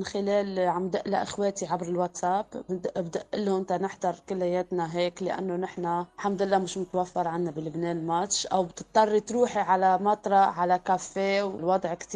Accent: Ifrane, Fès-Meknès, Morocco; من مدينة إفران.

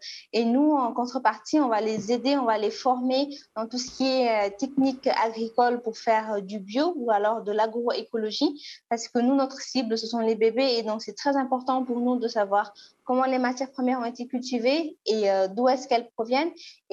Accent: Senegal; dans mon pays d'origine, ici au Sénégal

